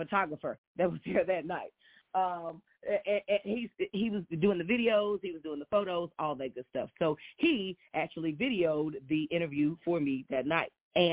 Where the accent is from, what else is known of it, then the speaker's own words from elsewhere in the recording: Fort Worth, Texas, United States; I was like, I'm from Fort Worth, Funky Town.